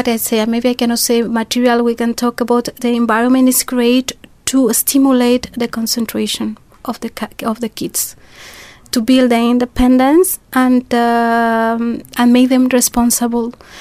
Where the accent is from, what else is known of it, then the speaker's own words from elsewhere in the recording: Mexico; I am a Mexican.